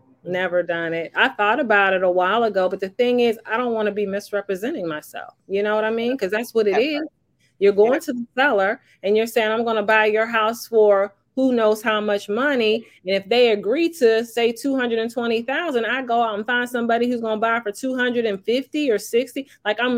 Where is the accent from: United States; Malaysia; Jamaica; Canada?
Jamaica; I came from Jamaica.